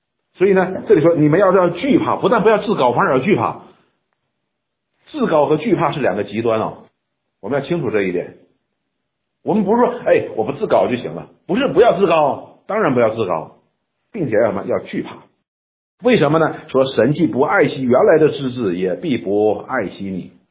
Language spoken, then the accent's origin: Chinese; China; 我们中国人讲叫饮水思源，就是这个道理。